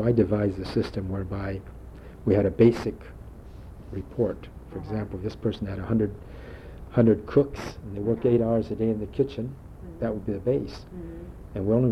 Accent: Bakersfield, California, United States; Oh, no, I'd been to Los Angeles because I was brought up in Bakersfield.

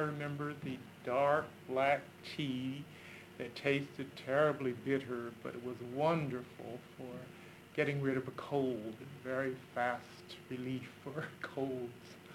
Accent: United States; born there; being American-born, I think a little of each.

